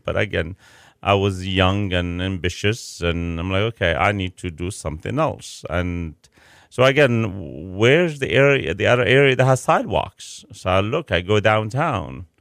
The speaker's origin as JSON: {"language": "English", "town": "Chicago", "region": "Illinois", "country": "United States", "said": "I come from Chicago where, you know what, you know, window shopping and restaurants everywhere."}